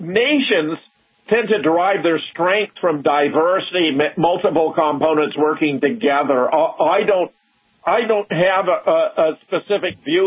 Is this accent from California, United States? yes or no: yes; Pasadena, California, United States; I was born in Pasadena, graduated from South Pasadena High School.